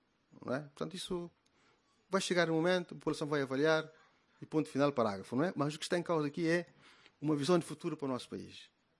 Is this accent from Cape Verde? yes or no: yes; Cape Verde; eu, mais do que ser um ministro ou membro de um partido, sou cabo-verdiano.